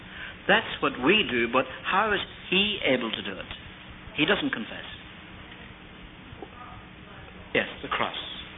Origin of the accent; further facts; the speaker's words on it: Ireland; You know, I'm Irish. What are the Irish noted for?